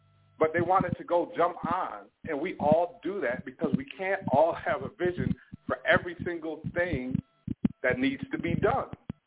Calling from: Toronto, Ontario, Canada

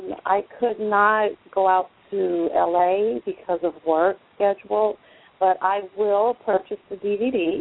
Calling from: San Francisco, California, United States; I'm calling out from California. I do follow him on Twitter. … I'm really upset because I live in San Francisco

